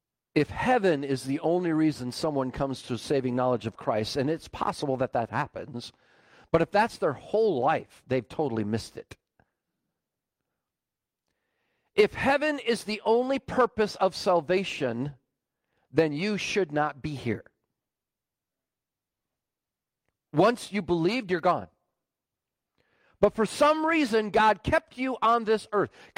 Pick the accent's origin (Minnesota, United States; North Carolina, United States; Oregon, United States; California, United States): Minnesota, United States; Rochester; I had the privilege of growing up in Rochester, Minnesota. I was born up here. Parents moved down there after my dad got back from Vietnam. We moved to Rochester.